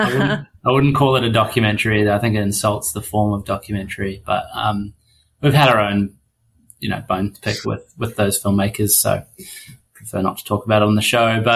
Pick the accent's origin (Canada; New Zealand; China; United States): New Zealand; as a Kiwi